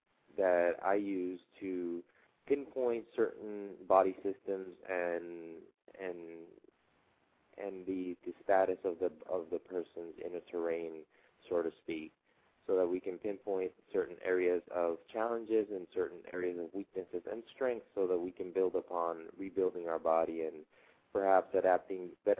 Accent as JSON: {"language": "English", "country": "Colombia", "tie": "born or raised there", "lives_now": "Miami, United States", "said": "I was born and raised in South America, in Colombia, near the coast, with the ocean. And I reside here in Miami"}